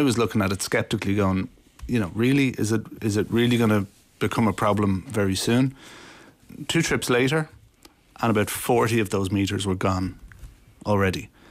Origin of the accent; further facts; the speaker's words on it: Malahide, Leinster, Ireland; now in Utah, United States; Malahide.